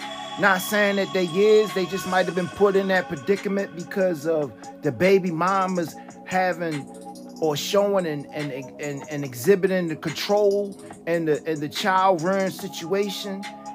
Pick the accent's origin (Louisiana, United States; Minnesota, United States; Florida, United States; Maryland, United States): Maryland, United States; Baltimore; now in Philadelphia, United States; I hail from Baltimore, but I'm residing in the wonderfully dirty place called Philadelphia.